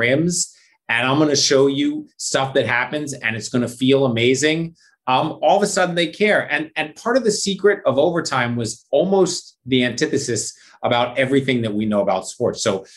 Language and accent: English; Philadelphia, Pennsylvania, United States; And I grew up in Philadelphia. Like, you didn't have a choice. You were an Eagles fan, or like your neighbor would beat you up.